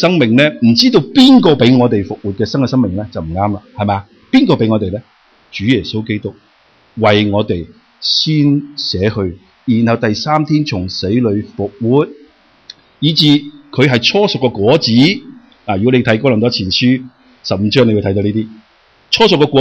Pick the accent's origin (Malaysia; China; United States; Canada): China; Guangdong; 我哋广东人系好鍾意要点啊？要平，要靓，又要正喎